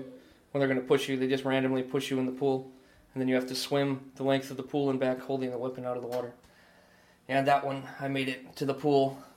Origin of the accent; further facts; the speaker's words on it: Parrish, New York, United States; 20 miles north of Syracuse, New York.